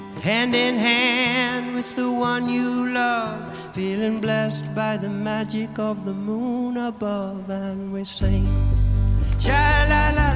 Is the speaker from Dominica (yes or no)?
no; Australia; We come over from Australia to do this show for you, and it's nice to be here with you in the sunshine.